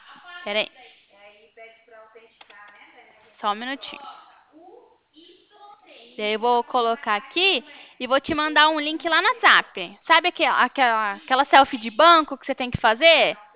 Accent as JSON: {"language": "Portuguese", "town": "Cornélio Procópio", "region": "Paraná", "country": "Brazil", "said": "Eu sou do Paraná, Cornélio Procópio."}